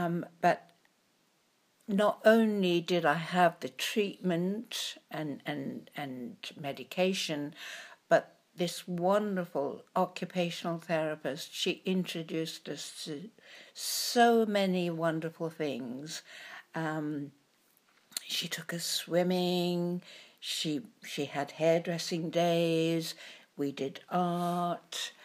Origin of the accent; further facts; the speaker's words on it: King's Lynn, East of England, United Kingdom; born there; moved away as an adult; now in London, United Kingdom; Myself, I was born in Norfolk, King's Lynn. I came to London when I was 19